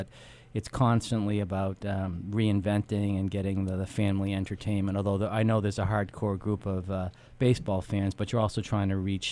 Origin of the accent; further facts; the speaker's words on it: Massachusetts, United States; And I grew up in Massachusetts, and your dad would take you to New Hampshire, which you thought as a little kid was, you know, a million miles away